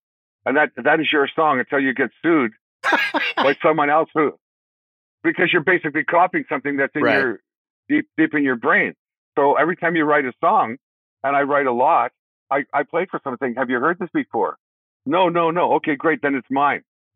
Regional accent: Saskatoon, Saskatchewan, Canada; Oh, by the way, we grew up in Saskatoon.

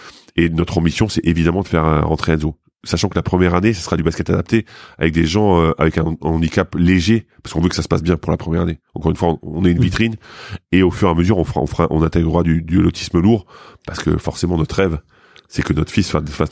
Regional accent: Grand Est, France; parce que je suis lorrain et encore une fois, j'avais envie de revenir

